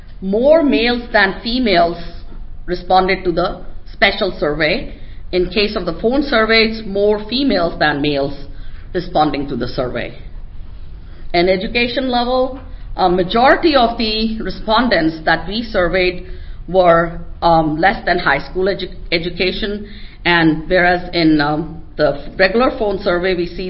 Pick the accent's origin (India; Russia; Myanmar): India; Then it could be cultural, and I'm Indian, so I could do that.